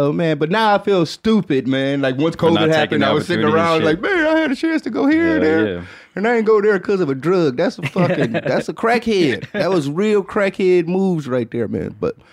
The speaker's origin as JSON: {"language": "English", "region": "Michigan", "country": "United States", "said": "And I'm from Michigan, man."}